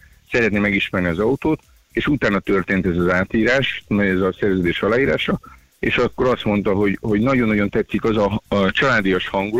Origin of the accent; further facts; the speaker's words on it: Hungary; nagyon büszkén mondom el, hogy magyar mérnökökkel, magyar szerelőkkel dolgozunk, és teljesen 98%-ban magyarok vagyunk, és Magyarországról képviseljük a nemzetközi elitben a kis autosportos világunkat.